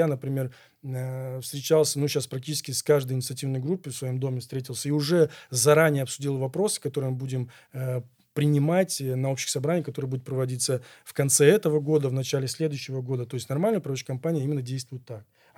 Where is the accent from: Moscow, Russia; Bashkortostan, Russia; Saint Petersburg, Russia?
Saint Petersburg, Russia; born there; Я обожаю город Санкт-Петербург, я родился в Ленинграде, я считаю, что это вообще самый лучший город на планете Земля.